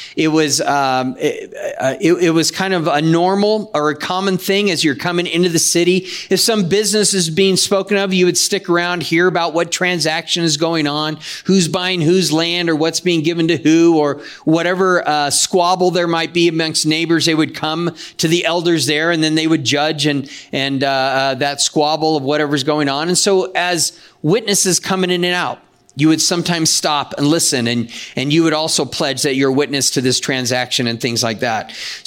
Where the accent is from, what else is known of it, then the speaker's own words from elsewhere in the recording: San Diego, California, United States; I grew up in San Diego. My mom showed me how to do that in Tijuana all the time.